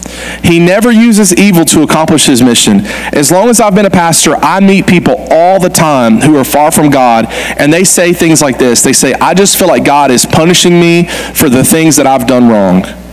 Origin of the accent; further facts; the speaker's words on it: Georgia, United States; I told you I grew up in South Georgia, and I grew up in South Georgia in the 90s, which naturally makes me a 90s country music fan.